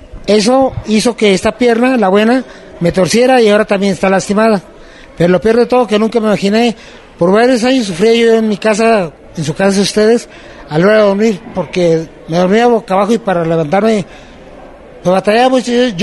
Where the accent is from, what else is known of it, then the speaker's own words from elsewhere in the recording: Tijuana, Baja California, Mexico; como buen aferrado cabrón tijuanense